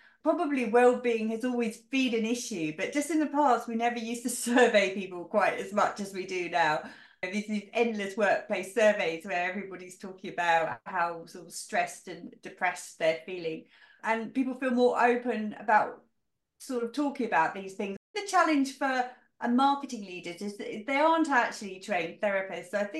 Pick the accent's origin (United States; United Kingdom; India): United Kingdom; Being British, I always start with a chat about the weather